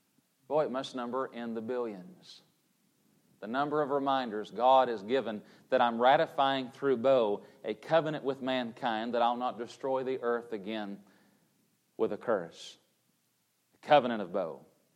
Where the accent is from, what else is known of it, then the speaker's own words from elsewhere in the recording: Tennessee, United States; Now, growing up in Tennessee, I'm not saying we didn't see rainbows. Certainly we did. But boy, down here in Florida, we see rainbows all the time.